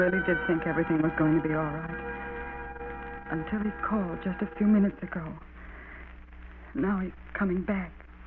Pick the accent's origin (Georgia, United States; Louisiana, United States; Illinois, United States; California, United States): Louisiana, United States; New Orleans; born there; Well, I was born in New Orleans.